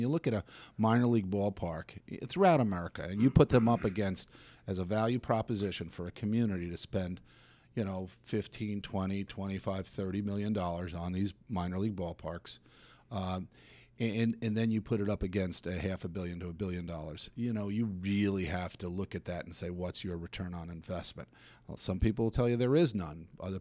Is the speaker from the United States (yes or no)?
yes; New York, United States; And well, I grew up here on Long Island, and, you know, as a young boy, I was an athlete and, you know, loved the game of baseball